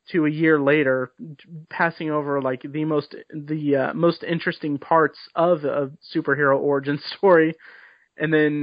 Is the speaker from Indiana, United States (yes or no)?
yes; Indianapolis, Indiana, United States; I grew up in Indianapolis in the 90s, and like I had no context. Like I don't, like I was exposed to rap music in the suburbs